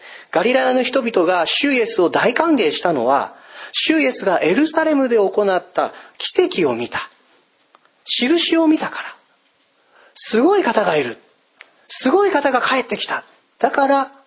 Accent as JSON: {"language": "Japanese", "region": "Niigata", "country": "Japan", "tie": "born or raised there", "said": "7年前、私は自分の生まれ育った故郷である新潟に"}